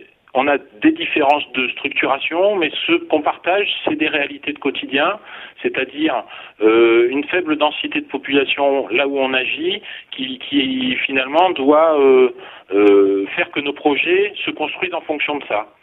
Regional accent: Provence-Alpes-Côte d'Azur, France; Moi, je viens du Vaucluse.

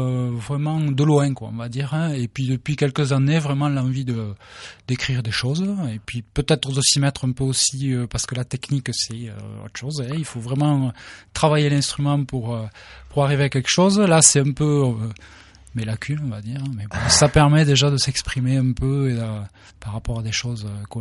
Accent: Cahors, Occitanie, France; now in Rodez, France; Sinon, je suis loto, je suis de Cahors.

